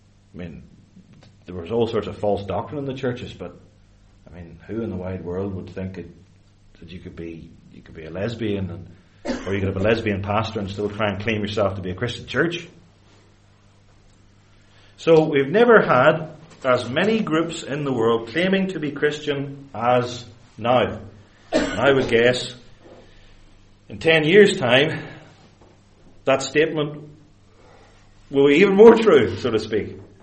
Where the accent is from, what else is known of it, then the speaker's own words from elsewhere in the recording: Northern Ireland, United Kingdom; I'm not from Ballymena, and I don't actually, I'm from County Tyrone, and I don't actually live in Ballymena